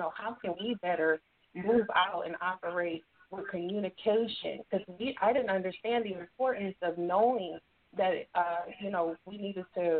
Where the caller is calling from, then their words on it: Phoenix, Arizona, United States; I am based out of Phoenix, Arizona, for Muhammad Mosque number 32.